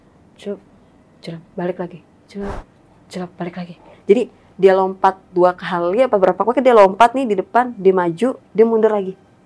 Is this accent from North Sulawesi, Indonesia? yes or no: no; Jakarta, Indonesia; accent: Jakarta; mungkin karena logat gue sama si Afra ini kan agak ke Jakarta, balik lagi lebih ke Jakarta banget, jadi ya, oh orang Jakarta